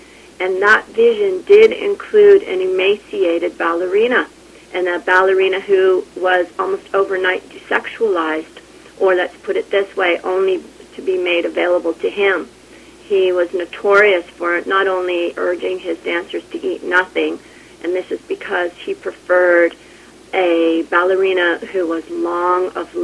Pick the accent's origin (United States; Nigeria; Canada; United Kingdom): Canada; Toronto, Ontario; it's in my hometown of Toronto.